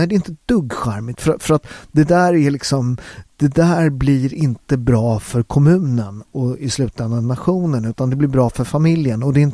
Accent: Southern Italy, Italy; now in Sweden; om man tittar på där jag kommer från i Syditalien, vi har ju ett av världens mest blandade DNA

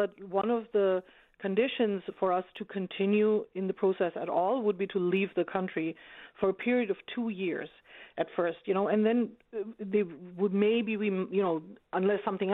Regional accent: Bangladesh; moved away as an adult; now in Canada; And my husband and I from two different countries. He's from India. I'm from Bangladesh.

